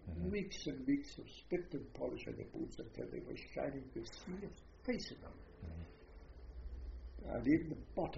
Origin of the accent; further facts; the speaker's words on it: Southwest, United States; I was brought up in America, and the most of the southwest borders in the days of my boyhood